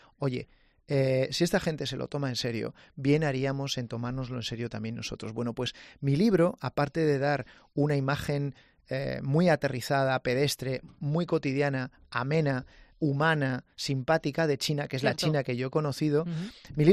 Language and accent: Spanish; Reinosa, Cantabria, Spain; yo vengo de un sitio muy pequeño, en la periferia de una provincia periférica que es Cantabria. Yo vengo de Reynosa, ¿no? Ajá. Y somos 10.000 habitantes.